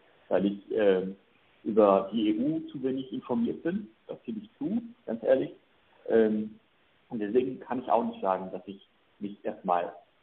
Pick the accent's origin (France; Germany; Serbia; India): France; German is a second language; Ich bin als Franzose groß geworden, diene Frankreich und werde Frankreich weiter dienen